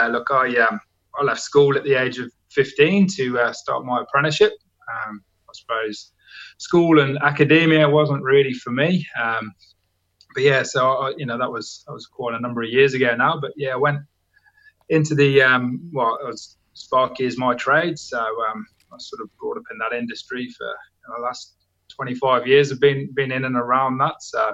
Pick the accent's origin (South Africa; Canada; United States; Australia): Australia; I'm an Australian